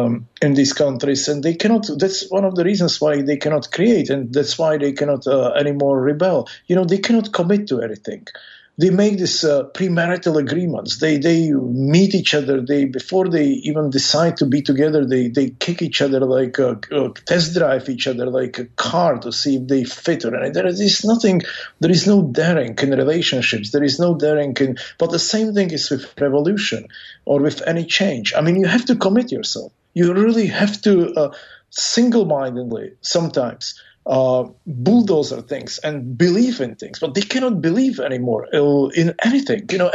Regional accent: Czechia; English is a second language; also born or lived in Russia; now in United States; I'm a U.S. citizen. I was educated in New York. I was born in Russia. I grew up in Czech Republic. I have Chinese blood in me

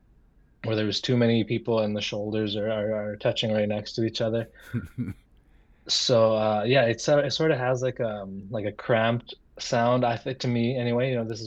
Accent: Inuvik, Northwest Territories, Canada; Currently in my hometown of Inuvik, Northwest Territories.

